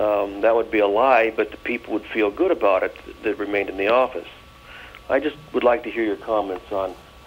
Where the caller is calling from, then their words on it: Virginia, United States; Virginia.